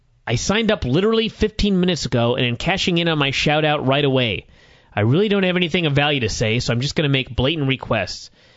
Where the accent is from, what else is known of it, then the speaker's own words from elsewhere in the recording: Chile; I am from Chile, like my username implies